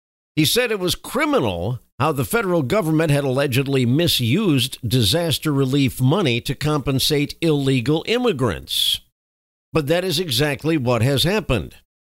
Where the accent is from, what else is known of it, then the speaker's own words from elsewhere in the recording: United States; I'm a Republican, but first of all, I'm an American that believes in Christian values